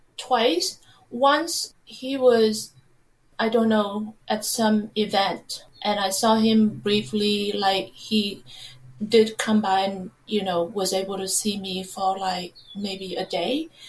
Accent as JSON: {"language": "English", "country": "Vietnam", "tie": "born or raised there", "said": "I grew up in Vietnam, so the society is very much against divorce and broken families."}